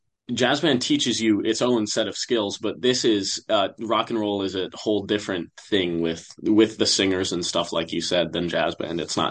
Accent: Northfield, Minnesota, United States; We're all from Northfield.

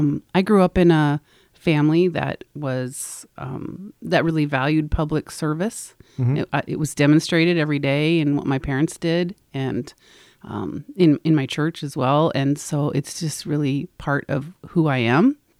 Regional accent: Lincoln, Nebraska, United States; I grew up in Nebraska, in Lincoln.

